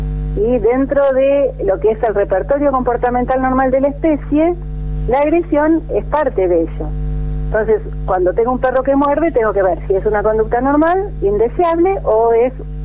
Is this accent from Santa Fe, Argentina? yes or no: yes; Rosario, Santa Fe, Argentina; born there; now in Buenos Aires, Argentina; Cuento que soy rosarina.